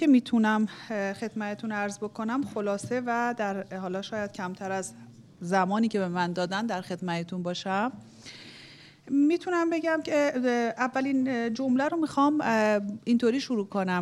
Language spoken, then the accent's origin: Persian; Iran; ما همه ایرانیم با یه فرهنگ، تمدن، یه سبقه